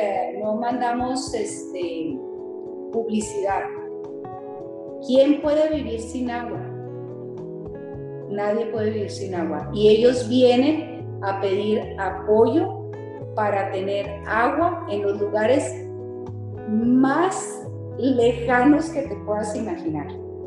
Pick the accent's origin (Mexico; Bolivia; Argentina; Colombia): Mexico; Chihuahua; Vamos a devolverles la esperanza de que somos hermanos, que somos de Chihuahua y que estamos trabajando juntos.